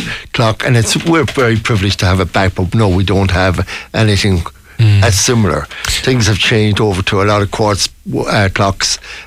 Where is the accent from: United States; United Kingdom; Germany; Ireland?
Ireland; Galway, Connacht; It's sad to see some of the companies that I grew up with in Galway. Galway has changed quite a bit recently.